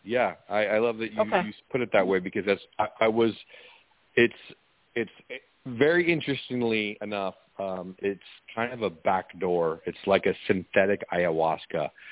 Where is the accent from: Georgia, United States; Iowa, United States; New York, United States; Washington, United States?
Washington, United States; Seattle; I'm 42 years old and I was raised in Seattle, Washington. And I grew up loving music, listening to music.